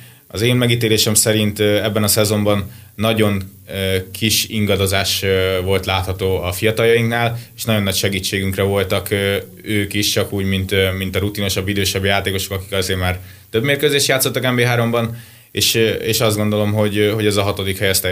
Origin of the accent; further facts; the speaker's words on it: Százhalombatta, Pest, Hungary; now in Érd, Hungary; Egyrészt félig vagyok bevándorló, mert én 100 Szombatán nőttem fel, szóval hát nem olyan messze.